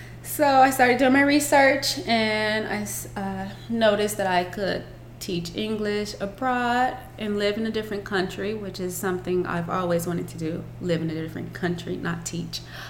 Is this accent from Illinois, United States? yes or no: yes; Chicago, Illinois, United States; moved away as an adult; also born or lived in Hawaii; now in Taiwan; I am from Chicago. I briefly lived in Hawaii. And now I am in Taiwan. I've been here for about 10 months.